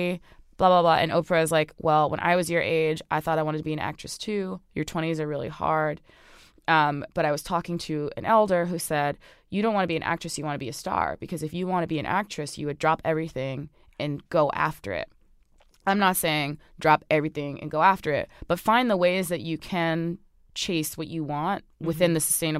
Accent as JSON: {"language": "English", "town": "Orange", "region": "New Jersey", "country": "United States", "tie": "born or raised there", "said": "I grew up on Sterling Avenue in Orange, New Jersey, and like, very unassuming person always my entire life"}